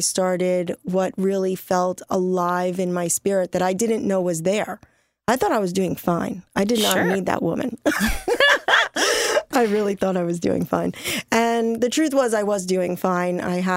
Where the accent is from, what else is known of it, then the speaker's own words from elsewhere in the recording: New York City, New York, United States; So I'm from New York City originally.